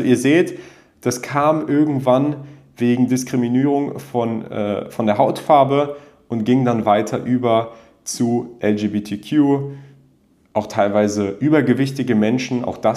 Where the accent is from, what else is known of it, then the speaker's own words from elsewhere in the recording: Berlin, Germany; In Berlin, da wo ich aufgewachsen bin, über 20 Jahre meines Lebens